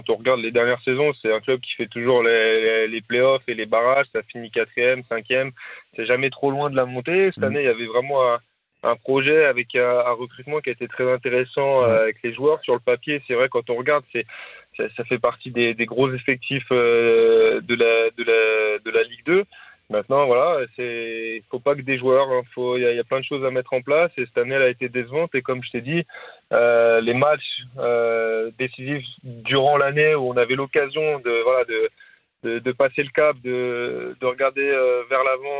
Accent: Paris, Île-de-France, France; moi, je suis parisien. J'ai grandi ici. J'ai ma famille, j'ai mes copains ici.

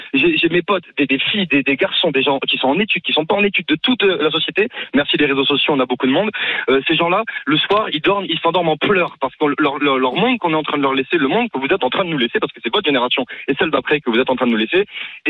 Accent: Toulouse, Occitanie, France; now in Béarn, France; J'habitais à Toulouse, j'ai grandi à Toulouse, j'ai déménagé il y a 6 mois pour aller me mettre au vert, comme on dit, pour aller vivre. J'habite à la ferme en fait.

